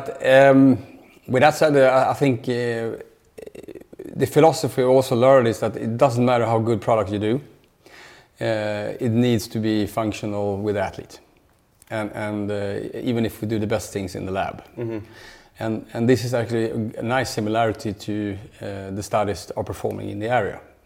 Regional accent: Sweden; English is a second language; we're from Sweden.

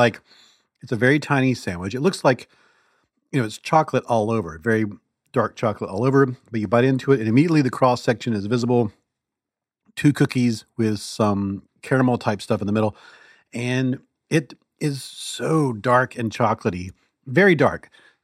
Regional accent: Quebec City, Quebec, Canada; like once at the Ferry Building Market in San Francisco or in my hometown, Quebec City

